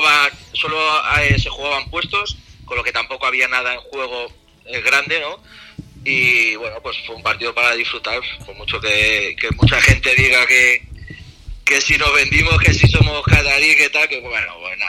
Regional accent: Spain; estando en Qatar, ¿cómo no vas a animar a España? Nosotros somos los primeros españoles.

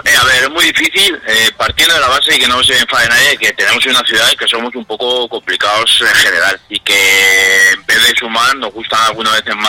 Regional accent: Cuenca, Castilla-La Mancha, Spain; que somos de Cuenca todos y que hay que mirar por el bien de todos

